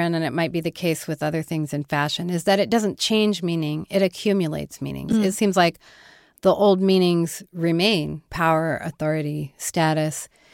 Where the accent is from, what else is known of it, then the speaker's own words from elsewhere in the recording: Pawnee Rock, Kansas, United States; also born or lived in Denver; We're from Smith Center in Pawnee Rock. So. And I was born in Denver, but yes.